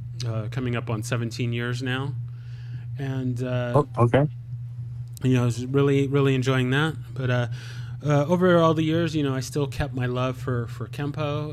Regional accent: San Diego, California, United States; I'm from San Diego, California, and, trained at a school that was, under the Tracy lineage.

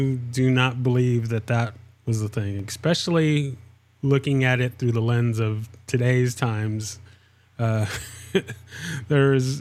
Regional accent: San Diego, California, United States; So I'm originally from the San Diego area

